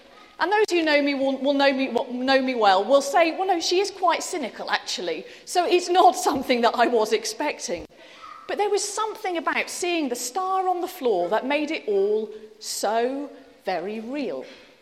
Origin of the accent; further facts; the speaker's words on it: England, United Kingdom; because I'm terribly English and repressed and not very demonstrative.